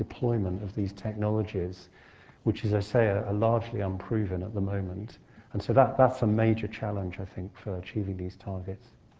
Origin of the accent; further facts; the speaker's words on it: United Kingdom; as a British citizen, it would be unwise of me to speculate on foreign policy.